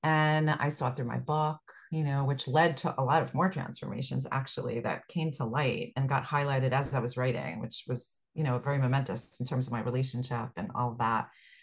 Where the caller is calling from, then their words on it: New York, United States; From New York, Westchester County, New York.